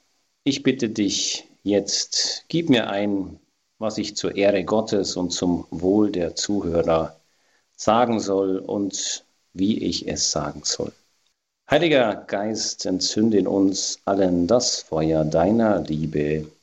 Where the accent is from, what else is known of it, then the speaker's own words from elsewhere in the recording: Bavaria, Germany; Ich bin im Allgäu in der Nähe von Kaufbeuern aufgewachsen. Das liegt so zwischen Augsburg und Füssen. Bin jetzt 50 Jahre alt und ganz normal stamme ich aus einer katholischen Familie